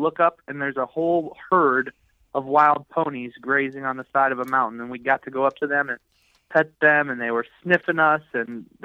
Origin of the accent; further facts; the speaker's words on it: Minnesota, United States; we don't really go there very often since we're from Minnesota.